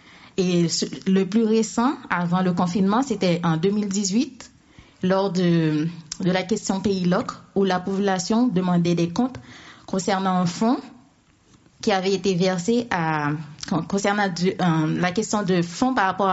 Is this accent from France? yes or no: no; Haiti; Parce que moi, je suis haïtienne, je suis de la génération 90.